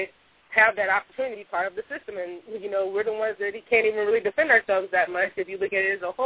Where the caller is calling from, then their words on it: Los Angeles, California, United States; I'm calling from Los Angeles.